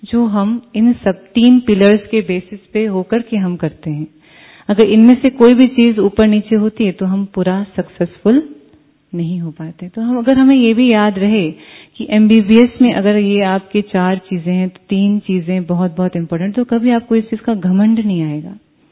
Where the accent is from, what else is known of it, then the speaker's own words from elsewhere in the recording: North India, India; farming से belong करती हूँ और खुद मैंने खेती बाड़ी भी की है और खुद इवन मैंने हल भी चलाया है, क्योंकि हमारे वहां पे नॉर्थ इंडिया में ऐसा नहीं है कि बहनों को ऐसा करते नहीं